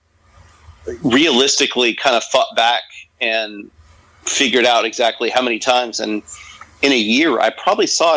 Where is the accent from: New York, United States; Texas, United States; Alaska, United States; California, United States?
Texas, United States; Dallas; a lot of the movie theaters back then in the Dallas area, especially I grew up in North Dallas, and you had the neighborhood theaters